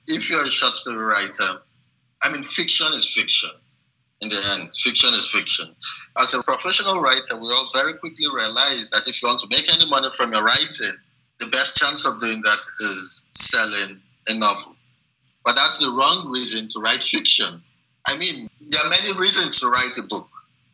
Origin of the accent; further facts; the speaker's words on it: Nigeria; yes, I might want to write the next Jane Eyre, but I am Nigerian, so even if I'm writing generally, it has to engage with my society in some sense.